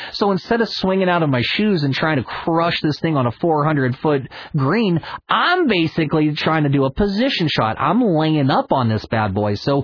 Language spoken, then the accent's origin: English; West Virginia, United States; Obviously, I grew up in West Virginia. I used to have access to WMEL when I was a kid.